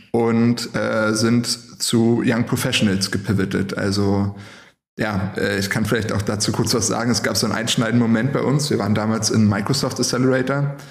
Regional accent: Berlin, Germany; ich komme gebürtig aus Berlin, bin hier aufgewachsen, habe studiert, habe hier meinen ersten Job gehabt, zwei Firmen gegründet, habe mich hier verlobt.

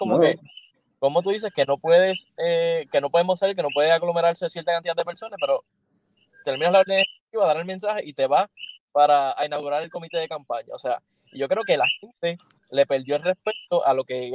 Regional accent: Puerto Rico; lo que nos convenía en ese entonces a todos como puertorriqueños

